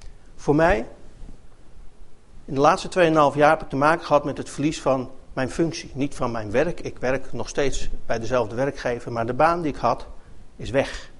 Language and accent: Dutch; Netherlands; Maar ik ben wel Nederlander.